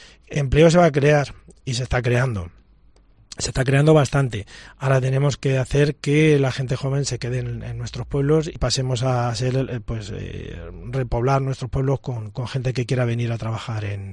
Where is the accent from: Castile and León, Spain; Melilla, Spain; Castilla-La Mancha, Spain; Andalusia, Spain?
Castilla-La Mancha, Spain; Los Navalucillos; traslado así a los vecinos de mi pueblo, de que Navalucillos puede y va a poder, y va a ser.